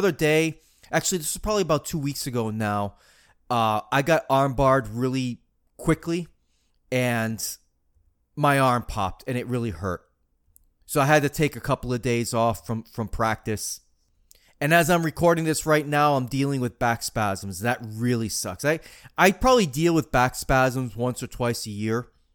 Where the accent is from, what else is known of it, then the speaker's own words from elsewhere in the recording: Marianna, Florida, United States; that Z-Core Academy in Mariana, Florida, my hometown. It's beautiful up here, by the way.